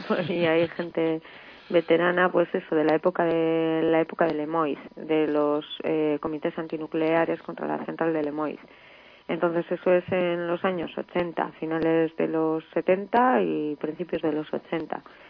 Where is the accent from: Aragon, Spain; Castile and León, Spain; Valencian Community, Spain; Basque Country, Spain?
Basque Country, Spain; Portugalete; born there; also born or lived in Barakaldo; Yo en realidad nací en Portugalete, pero he vivido en Baracaldo